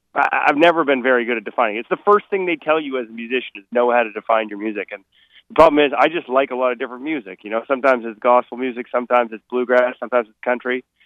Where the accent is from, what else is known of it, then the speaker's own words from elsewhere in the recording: Fredericton, New Brunswick, Canada; I grew up in Fredericton. I'm the youngest of four boys, and our whole family used to travel down to Biddeford Pool in the summer for a couple weeks.